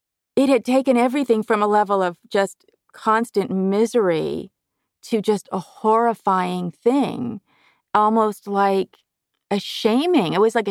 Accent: California, United States; And I'm from California, so beaches are popular all year round, you know?

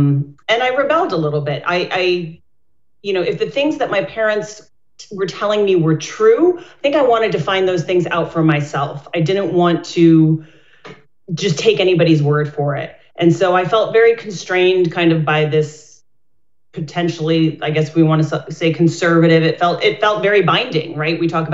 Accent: Scranton, Pennsylvania, United States; I grew up in Scranton. My grandfather was a coal miner.

